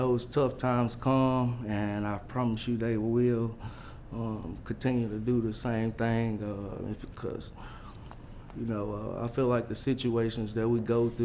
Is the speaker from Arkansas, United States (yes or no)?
yes; Strong, Arkansas, United States; I just wanted to show people from my hometown that something great can come from here. And, you know, it ain't always got to be bad things that come from Strong.